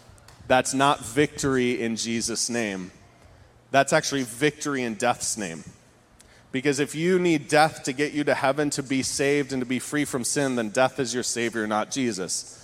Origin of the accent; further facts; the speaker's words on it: Port Huron, Michigan, United States; I was born here in Port Huron. I was born at Port Huron Hospital. And I was born brought up in an atmosphere of the glory of the Lord.